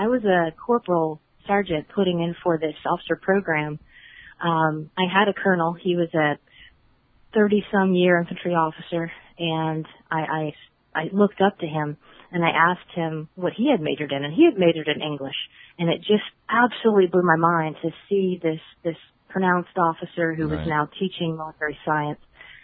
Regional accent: Morgan City, Louisiana, United States; So I was born and raised in Louisiana, Southern Louisiana, a little town called Morgan City.

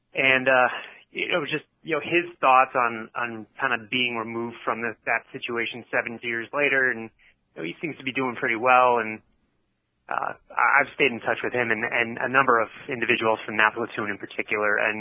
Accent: Massachusetts, United States; now in Washington, United States; I grew up in Massachusetts. I moved down to Washington in about 2006.

